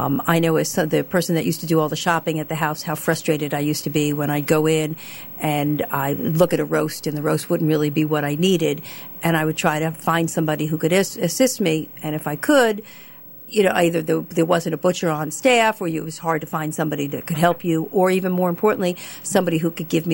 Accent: New York, United States; We are both originally from New York, but this is our third return and our final visit to the Carolinas.

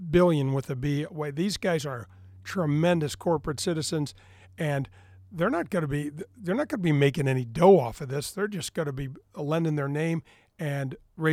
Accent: Missouri, United States; I mean, Danny, I grew up in North County. I grew up in, and so I know all these areas.

